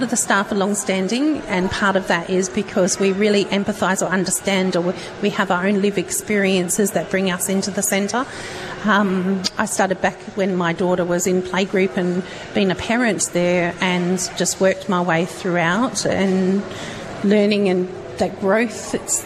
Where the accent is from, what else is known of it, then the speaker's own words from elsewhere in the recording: Joondalup, Western Australia, Australia; So I grew up in Joondalup and been here